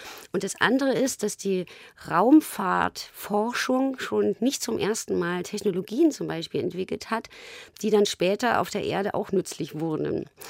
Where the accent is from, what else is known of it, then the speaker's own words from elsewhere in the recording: Jena, Thuringia, Germany; now in Berlin, Germany; die Beziehung damals zu einem Mann in meiner Heimatstadt Jena war und ich hier in Berlin gewohnt habe